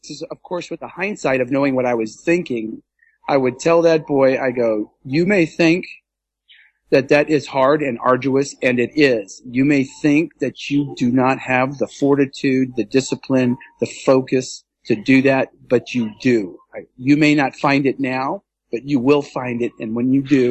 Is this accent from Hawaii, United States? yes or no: yes; Hawaii, United States; born there